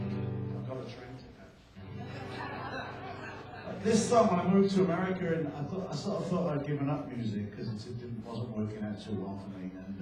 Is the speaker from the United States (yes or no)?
no; Wales, United Kingdom; I'm from Wales, I don't know how that would go with that.